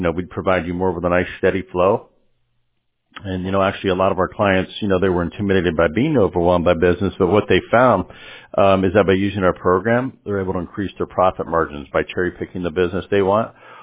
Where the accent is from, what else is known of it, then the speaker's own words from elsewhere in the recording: Columbia, Maryland, United States; now in California, United States; I grew up in Columbia, if you know where that is.